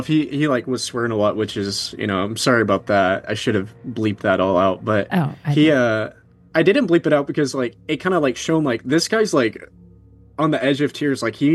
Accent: Arkansas, United States; growing up in Arkansas, people talk about the Crescent nonstop.

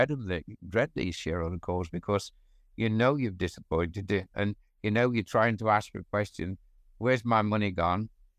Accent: East Midlands, United Kingdom; I'm from Nottinghamshire, but not very further north.

